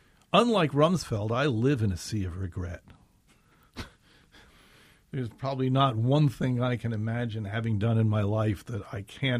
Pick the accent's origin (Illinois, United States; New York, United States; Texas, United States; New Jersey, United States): New York, United States; Long Island; I'm a Jew from Long Island, by the way, not a Catholic priest.